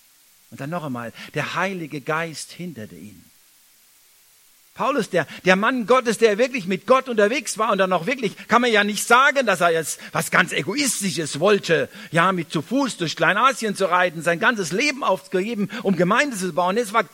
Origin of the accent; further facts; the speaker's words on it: Saarland, Germany; Auch als Saarländer